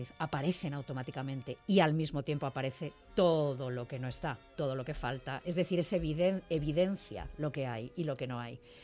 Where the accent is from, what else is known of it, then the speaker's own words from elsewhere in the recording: Spain; mi familia está aquí. Y mi país es España. Y a mí me gusta España y vivir en mi país con mi gente.